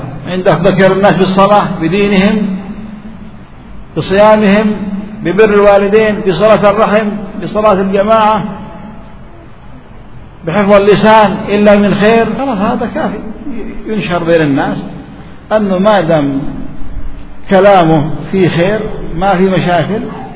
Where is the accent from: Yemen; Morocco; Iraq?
Yemen; نحن عندنا في اليمن